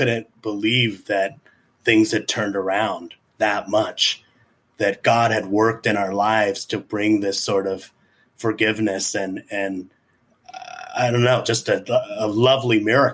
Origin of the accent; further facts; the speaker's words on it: Tacoma, Washington, United States; I did a show in my hometown, Tacoma, Washington, Tacoma Comedy Club.